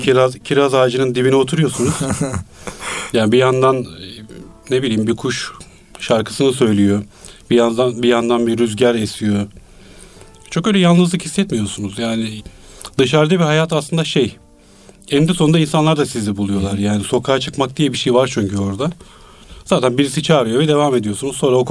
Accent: Zonguldak, Turkey; Ben köyde doğmuşum. Köyle ilişkimiz de uzun süre kesilmedi aslında da, ama babam madenci olduğu için Zonguldak'a taşındık. Bir saatlik falan bir yoldu. Orada da güzel ormanların içinde böyle şimdiki biraz daha site diyebileceğimiz ama daha böyle yeşilliğin içinde evlerde büyüdüm.

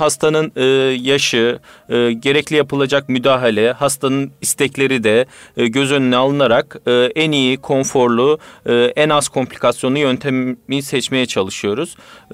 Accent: Konya, Turkey; born there; now in Istanbul, Turkey; anestezi ve reanimasyon doktoruyum. 1981 Konya doğumluyum. Selçuk Üniversitesi Tıp Fakültesi mezunuyum. Haseki Eğitim Araştırma Hastanesi'nde anestezi eğitimimi aldım. Şimdi İstanbul'da özel bir hastanede devam ediyorum görevime.

